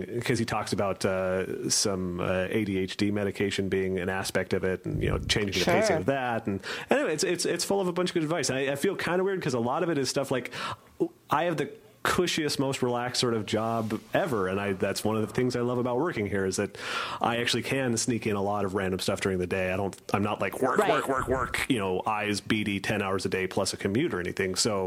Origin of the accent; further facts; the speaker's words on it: West Coast, United States; So yeah, and I grew up on the West Coast where bowling is normal, correct bowling, and no one had ever heard of candlepin.